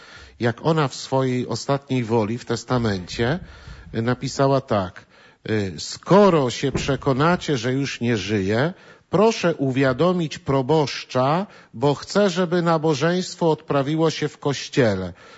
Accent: Szczaniec, Lubusz Voivodeship, Poland; moved away; wyjechałem 40 lat temu ze Szczańca, urodziłem się 20 lat temu, chodziłem tu do szkoły.

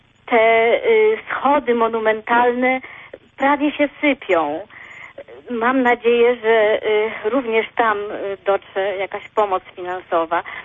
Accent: Jelenia Góra, Lower Silesian Voivodeship, Poland; born there; now in Łódź, Poland; Obecnie mieszkam w Łodzi, ale urodziłam się w Jeleniej Górze.

